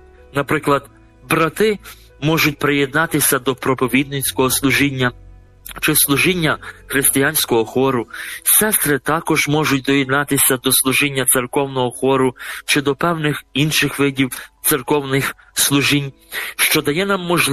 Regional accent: Lviv, Lviv Oblast, Ukraine; родом я зі Львова

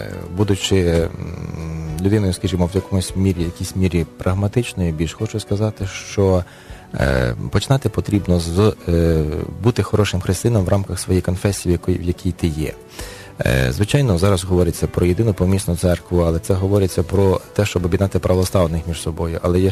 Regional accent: Western Ukraine, Ukraine; я є сам родом з Західної України, і в нас завжди вірили в Бога.

